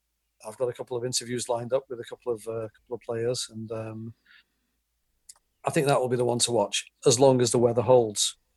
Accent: England, United Kingdom; I'm English. My accent's telling you I'm not American, and I came to baseball late.

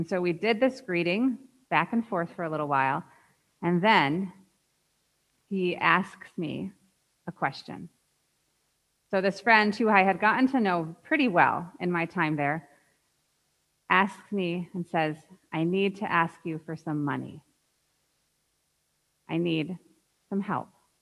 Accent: United States; I would never be a part of the community, precisely because I was from America, I was a white woman, and I was going home.

